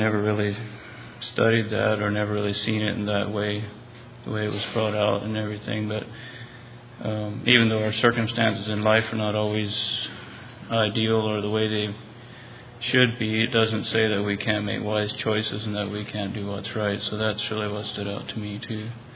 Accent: Missouri, United States; now in Pennsylvania, United States; from Central Missouri. I've actually been living in Pennsylvania for the last 4.5 months, moved in here because I have a special friend in here, I guess.

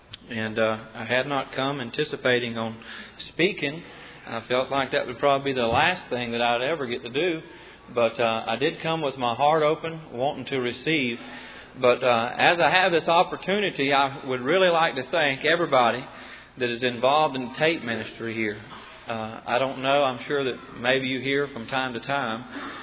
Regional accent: Florence, South Carolina, United States; I was born and raised in Florence, South Carolina, and when I was 2 years old, my mother and father, they went through some troubles in their marriage.

